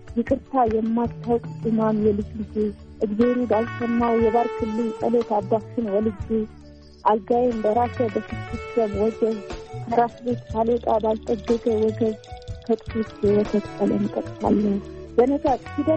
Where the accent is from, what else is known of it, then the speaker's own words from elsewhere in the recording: Debre Markos, Amhara, Ethiopia; እድገቴም ውልደቴም ጎጃም ደብረ ማርቆስ ከተማ ውስጥ ነው ተወልጄ የሚያደግኩት። ከ12ኛ ክፍልም የተማርኩት እዛው ነው።